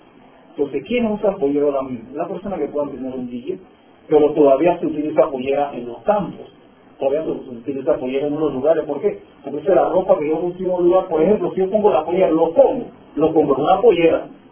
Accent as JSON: {"language": "Spanish", "country": "Panama", "tie": "born or raised there", "said": "Yo creo que aquí nací, no que creo, nací aquí en Panamá. Y aquí voy a morir igual. Pero se me ha dificultado un poquito a veces con el habla inglés, ¿no? O sea, yo, muchas personas piensan que yo hablo inglés."}